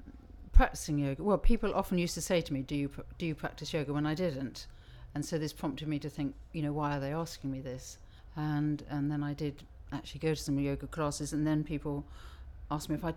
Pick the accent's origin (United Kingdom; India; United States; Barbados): United Kingdom; South East England; I'm from Walsh in Hampshire and my date of birth was 11/4/44.